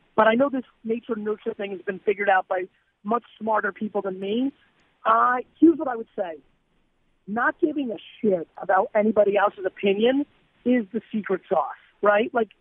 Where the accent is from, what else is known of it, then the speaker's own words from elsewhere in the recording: New Jersey, United States; I grew up in Jersey. I'm 42, so there's a lot of Nerf football outside stuff.